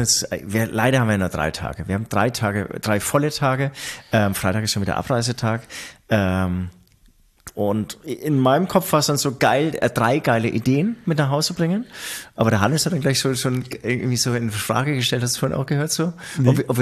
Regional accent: Baden-Württemberg, Germany; Aus einem schwäbischen Haus.

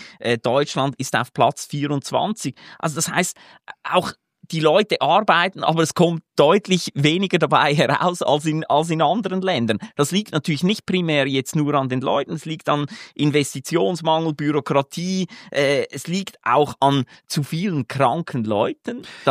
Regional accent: Switzerland; Ich meine, ich bin Schweizer

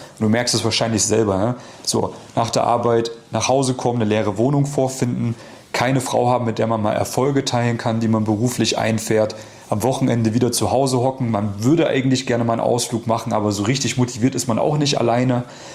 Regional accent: East Germany, Germany; also born or lived in Vienna; Ich komme aus Ostdeutschland. Da kommt manchmal noch durch hier der Akzent. Durch. Da kommt der Wiener durch, wo ich auch mal gelebt habe.

